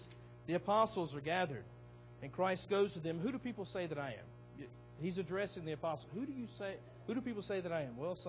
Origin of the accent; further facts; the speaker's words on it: the South, United States; I grew up in the South. I saw it.